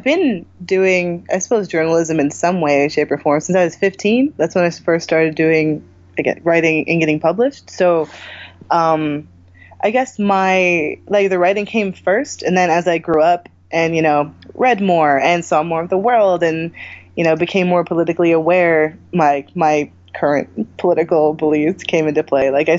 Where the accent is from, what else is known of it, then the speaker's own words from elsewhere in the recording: New Jersey, United States; now in New York, United States; I live in New York. I'm from the Pine Barrens in South Jersey, if you've ever seen the Sopranos episode.